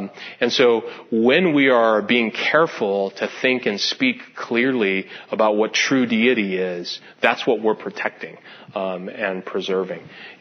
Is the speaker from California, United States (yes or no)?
yes; California, United States; Go easy on me. I'm a Californian. We're nice. Kind of.